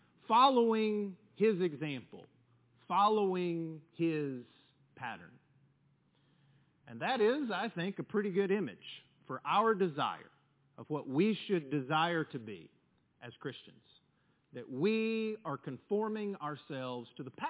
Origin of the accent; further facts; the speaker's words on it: Texas, United States; also born or lived in Houston; Because that year, we moved from Houston to West Texas, where I grew up the rest of my life.